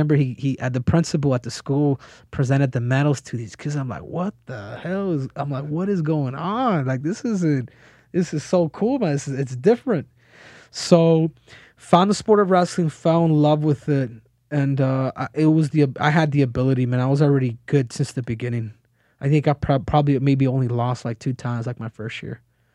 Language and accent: English; Phoenix, Arizona, United States; Like, I grew up probably more foreign than I did somewhat American. Like, where I grew up in Phoenix, it was, I live in we lived in apartments. And everybody there was, like, I was raised with immigrants.